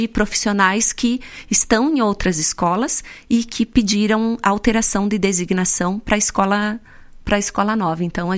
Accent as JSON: {"language": "Portuguese", "town": "Vacaria", "region": "Rio Grande do Sul", "country": "Brazil", "said": "a nossa identidade enquanto gaúchos, vacarianos"}